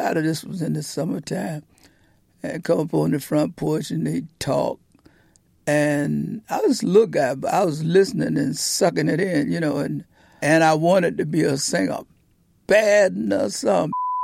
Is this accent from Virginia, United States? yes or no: yes; Portsmouth, Virginia, United States; Portsmouth, Virginia.